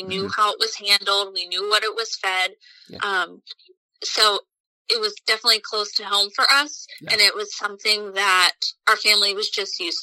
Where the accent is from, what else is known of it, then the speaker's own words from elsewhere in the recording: Spring City, Pennsylvania, United States; So I grew up in Chester County, Spring City, Pennsylvania, to be exact, about 45 minutes outside of Philadelphia.